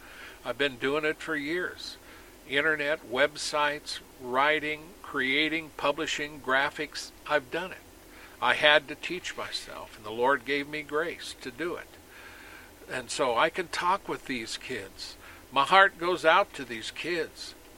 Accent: United States; And I use America a lot because I'm an American. I'm here in America.

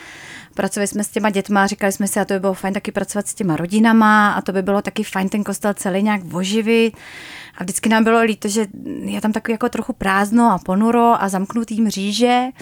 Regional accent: Prague, Czechia; i když jsem byla Pražačka

